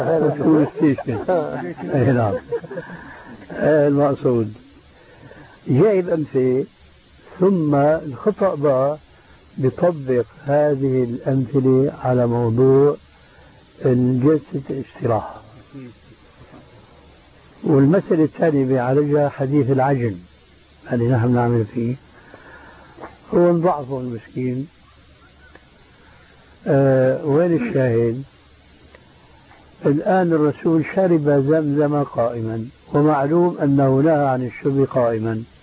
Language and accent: Arabic; Syria; نسموه عندنا بالشام بورغان